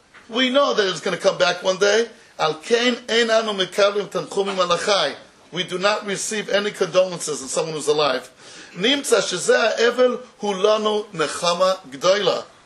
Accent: United States; In America, I'm an American, Memorial Day.

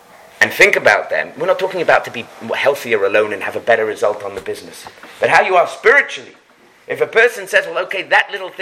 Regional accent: St John's Wood, London, United Kingdom; I come from St. John's Wood. You guys are in Golders Green.

